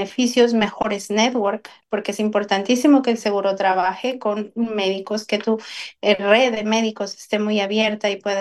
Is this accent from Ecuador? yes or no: yes; Ecuador; Soy ecuatoriana, soy latinoamericana.